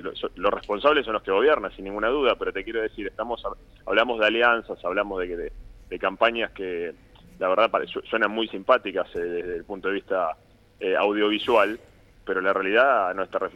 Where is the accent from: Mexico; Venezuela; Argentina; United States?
Argentina; Bariloche, Río Negro; Hace muchos años, hace 30 años que estoy en Bariloche, tengo mi familia, mis hijos son nacidos en Bariloche.